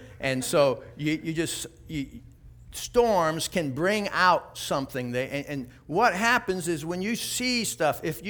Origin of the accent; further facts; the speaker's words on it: Florida, United States; I was born in Florida, lived here pretty much my whole life.